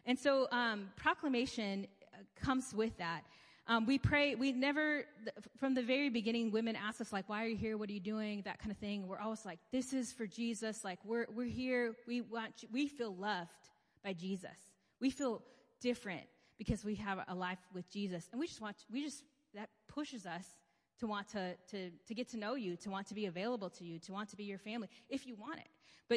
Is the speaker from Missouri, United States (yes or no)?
no; Chicago, Illinois, United States; okay, so I'm from Chicago. There you go. So anyway, I'm from the suburbs, but yeah, it's from that area.